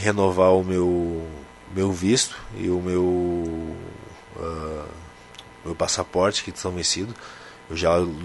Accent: Passo Fundo, Rio Grande do Sul, Brazil; Eu sou do Passo Fundo, né, mas é considerado interior.

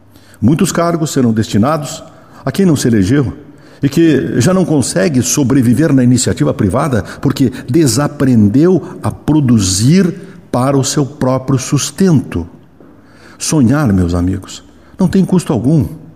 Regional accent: Rio Grande do Sul, Brazil; Como gaúcho brasileiro, como contribuinte e uma pessoa esperançosa por melhores dias, desejo que os eleitos tratem de reduzir o número de parasitas, bajuladores e usurpadores.

